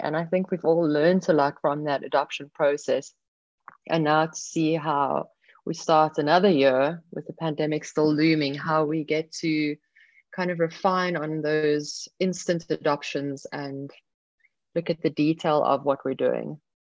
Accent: Cape Town, Western Cape, South Africa; I'm from Cape Town, South Africa

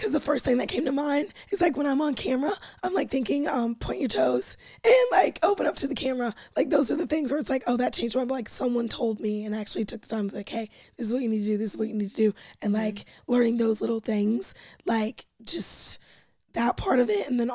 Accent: Bible Belt, United States; Like, I grew up in the Bible Belt.

